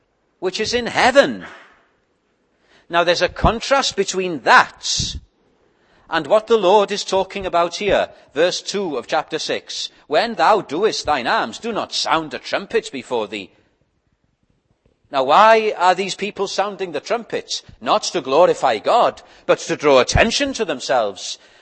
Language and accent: English; United Kingdom; It's part of our nature as British people to be reticent, not to boast.